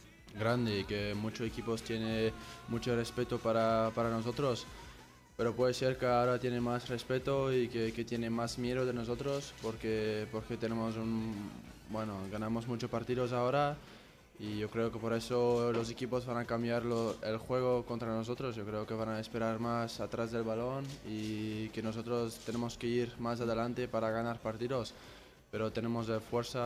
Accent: Belgium; Spanish is a second language; Y yo creo que por eso yo vengo de Bélgica y ahí también hay más frío y lluvia.

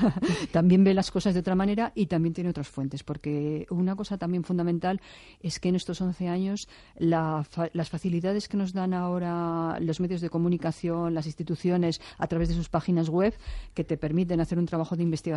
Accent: Madrid, Community of Madrid, Spain; born there; Bueno, sí, nací en Madrid, pero es que la gente que no ha nacido en Madrid también es de Madrid.

